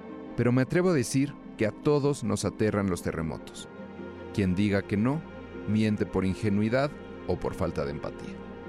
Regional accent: Mexico City, Mexico; como chilangos, tenemos un gen que nos pone alerta a los terremotos.

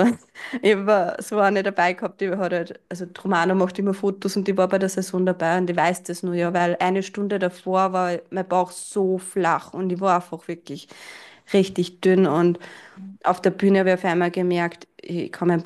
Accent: Austria; dass ich als Österreicherin da jetzt keine Qualifikation brauche für die Worlds.

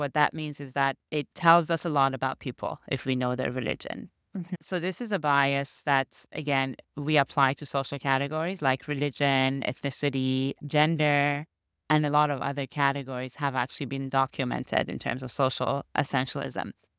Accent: Iran; So I'm originally from Iran. And I went back, I think, one summer and then another summer.

